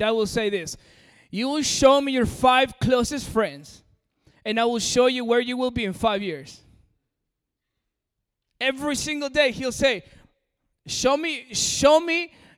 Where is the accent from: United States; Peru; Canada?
Peru; accent: American; When I grew up in Peru, I'm from Peru. I know my accent is pretty American, but, you know. So, I am from Peru.